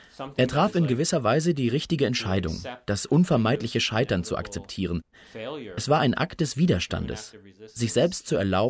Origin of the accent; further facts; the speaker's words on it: Springfield, Missouri, United States; also born or lived in Minnesota; Ich wurde in Minnesota geboren und dann zogen wir nach Springfield in Missouri. Meine Familie lebt dort immer noch und ich betrachte es als meine Heimat. Wir kamen also ursprünglich aus dem Norden, Yankees würde man sagen, und zogen dann in den Süden.